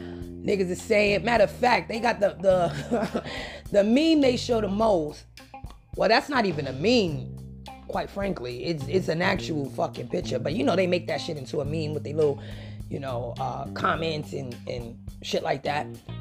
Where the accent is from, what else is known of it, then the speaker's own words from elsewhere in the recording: New York, United States; And then it's my hometown, New York.